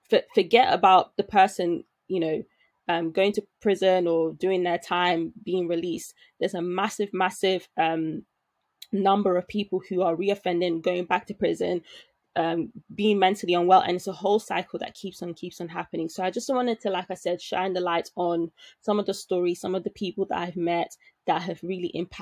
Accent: Nigeria; because I'm Nigerian as well, right?

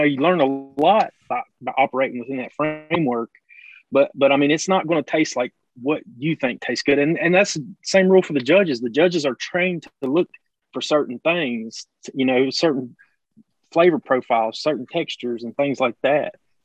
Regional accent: Galax, Virginia, United States; we went to Galax, and Galax is kind of my hometown, man, and I really wanted to hit up there, man.

